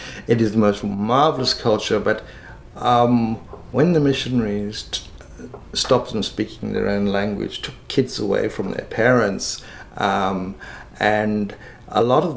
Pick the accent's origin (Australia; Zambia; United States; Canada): Australia; Oh, no. I mean, I'm an Australian.